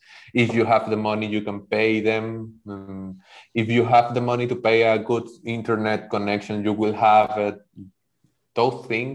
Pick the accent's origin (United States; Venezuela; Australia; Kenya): Venezuela; Yeah, I think that the worst year for many of the Venezuelans was that 2016, because we have tw